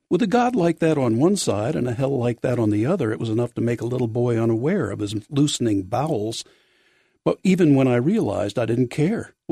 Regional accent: New Jersey, United States; As I say, I'm from New Jersey. I tend to be probably more blunt than I should be most of the time.

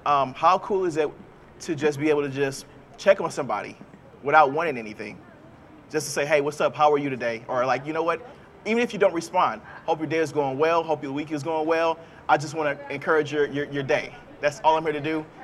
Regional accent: St. Louis, Missouri, United States; Even all, and just to let you know, background, I'm from St. Louis, Missouri. Go Cards.

